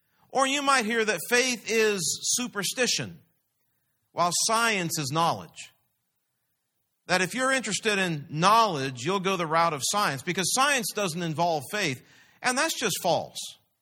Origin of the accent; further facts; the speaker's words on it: California, United States; And that wasn't so much me because I was from California, but it's a different story.